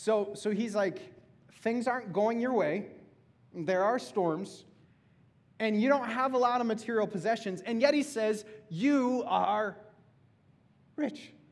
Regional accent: El Paso, Texas, United States; born there; Because for me, I was born in El Paso, Texas.

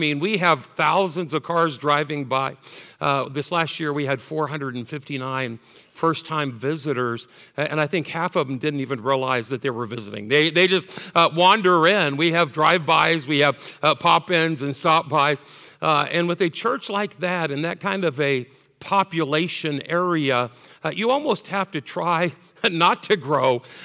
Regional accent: Fort Madison, Iowa, United States; It reminds me of my hometown that I grew up in Fort Madison, Iowa.

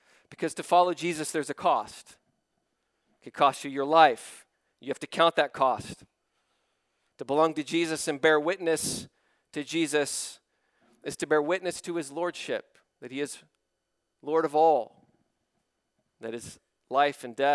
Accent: West Virginia, United States; I grew up here in West Virginia with a grandfather who was a part of the KKK, along with his father.

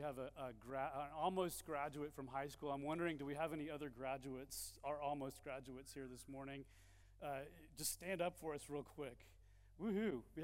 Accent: Georgetown, Texas, United States; now in San Antonio, United States; I come from Georgetown, Texas, where I spent the last 15 years or so church planting. And about a year ago, we moved to San Antonio.

